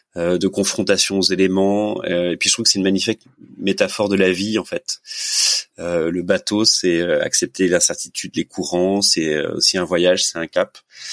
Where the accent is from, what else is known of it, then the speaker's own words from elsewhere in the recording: Grand Est, France; also born or lived in Île-de-France; Alors moi, je suis pas du tout breton. À mon grand dam, je rêverais d'être breton. Je suis lorrain. Je suis de la région de Nancy. Okay. Et je suis né en région parisienne.